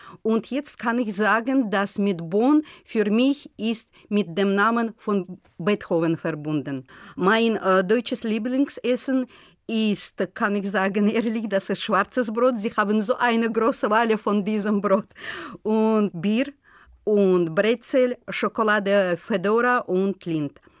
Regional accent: Baku, Azerbaijan; German is a second language

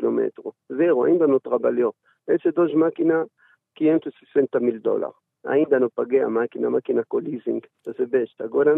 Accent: Palma, Cabo Delgado, Mozambique; Meu investimento lá, sou de Palma, porque, sabe, em Palma

